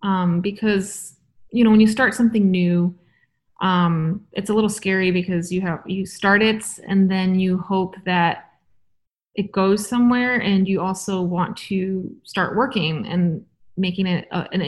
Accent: United States; Because as an American trumpet soloist, you know, it's tough here.

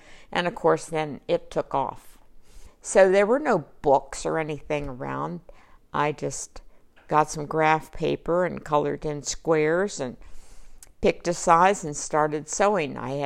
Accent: Williamstown, West Virginia, United States; also born or lived in Lowell, Ohio; I grew up in Williamstown, West Virginia, and I have lived here most of my adult life.

